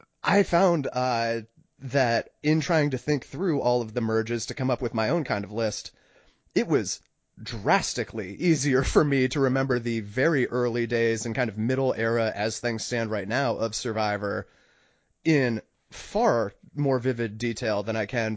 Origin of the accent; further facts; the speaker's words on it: United States; I'm born and raised in America.